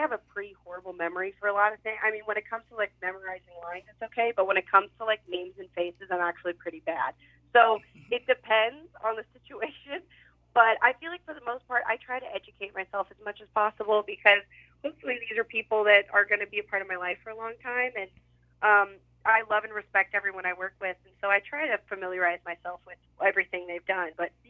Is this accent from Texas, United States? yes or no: yes; Louisville, Texas, United States; So I ultimately started taking acting classes back in my hometown of Louisville, Texas.